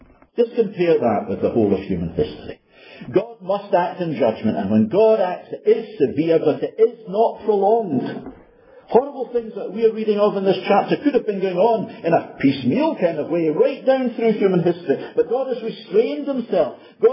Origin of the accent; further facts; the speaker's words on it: Glasgow, Scotland, United Kingdom; I come from Glasgow.